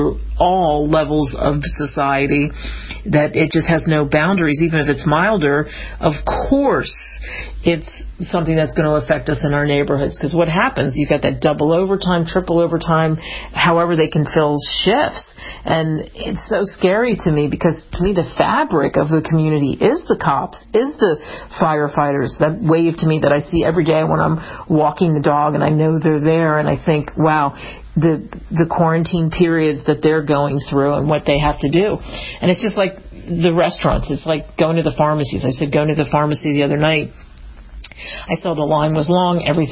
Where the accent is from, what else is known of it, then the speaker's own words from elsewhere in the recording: United States; I'm an American, a proud, proud American. I love America.